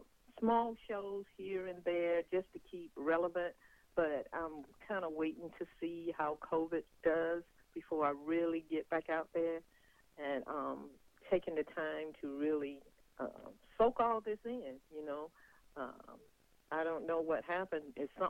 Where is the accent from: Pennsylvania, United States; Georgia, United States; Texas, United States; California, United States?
Georgia, United States; Twin City; Small town, Twin City, Georgia.